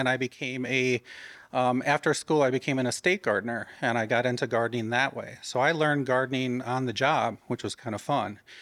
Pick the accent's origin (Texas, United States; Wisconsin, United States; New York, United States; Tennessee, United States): Wisconsin, United States; also born or lived in Connecticut; Though originally I'm from Wisconsin. I grew up here. The zones are similar.